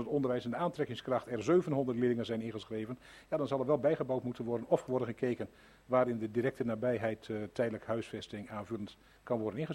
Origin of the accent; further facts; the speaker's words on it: Drenthe, Netherlands; Kijk, als Drents zijnde kan ik me dat voorstellen